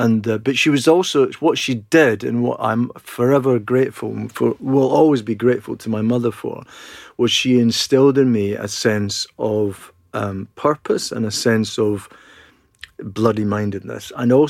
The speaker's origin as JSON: {"language": "English", "region": "Scotland", "country": "United Kingdom", "tie": "born or raised there", "said": "growing up in Scotland and going to the Trossachs as a kid. And we kind of went all over, and we stayed in a lot of caravan sites as well on the west coast of Scotland."}